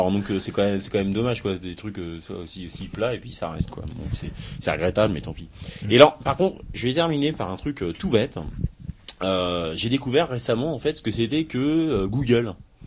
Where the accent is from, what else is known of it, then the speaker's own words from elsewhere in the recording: France; nous, en tant que français, on y bite que dalle.